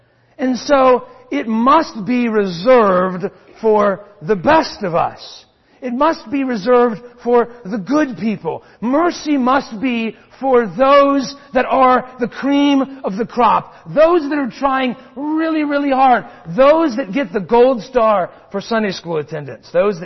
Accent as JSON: {"language": "English", "town": "Circleville", "region": "Ohio", "country": "United States", "tie": "born or raised there", "said": "For me, growing up, it was the thumbprint cookies from Lindsay's Bakery in Circleville, Ohio, my hometown."}